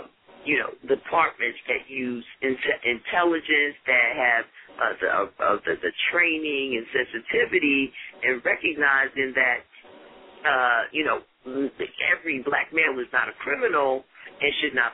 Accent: New York City, New York, United States; I'm from New York City, where we've had a very egregious and aggressive stop, question, and frisk law in effect for the past decade

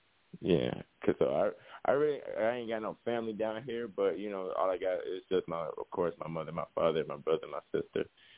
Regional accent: Kansas City, United States; also born or lived in Chicago; I was born in Chicago, right? You know, raised here in Kansas City.

